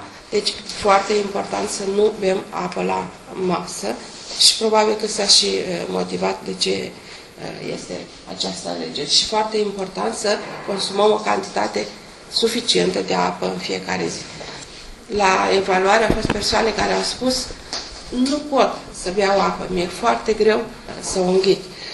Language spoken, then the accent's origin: Romanian; Romania; l-am transpus în cuvinte românești pentru că noi suntem români.